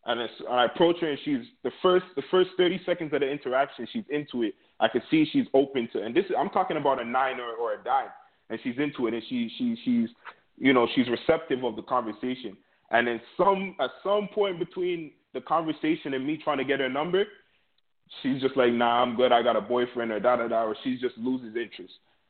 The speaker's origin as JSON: {"language": "English", "town": "Toronto", "region": "Ontario", "country": "Canada", "moved": "yes", "lives_now": "United States", "said": "But I was born in Canada. I'm Canadian. I'm from Toronto, and I knew at 9 years old this is not the place for me."}